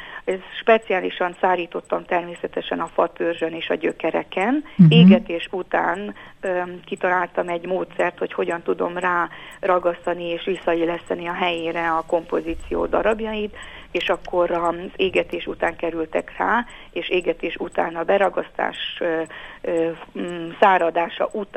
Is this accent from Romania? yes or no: yes; Transylvania, Romania; now in Budapest, Hungary; hiszen én magam székely vagyok, erdélyi, és úgy gondoltam, hogy ő megidézheti az én szülőföldemet, Erdélyt.